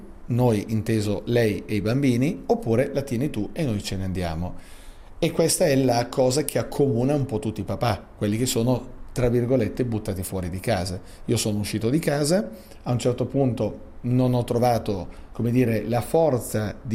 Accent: Como, Lombardy, Italy; quindi io sono comasco da 45 anni

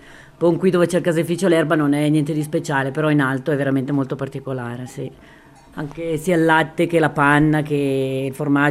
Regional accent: Fusio, Ticino, Switzerland; Allora, io sono nata e cresciuta a Fusio, figlia di un contadino.

